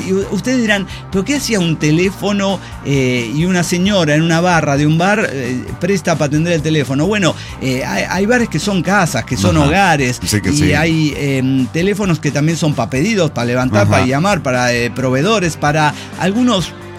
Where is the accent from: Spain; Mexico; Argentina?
Mexico; Mazatlán, Sinaloa; born there; now in Guadalajara, Mexico; nací en Mazatlán, la perla del Pacífico.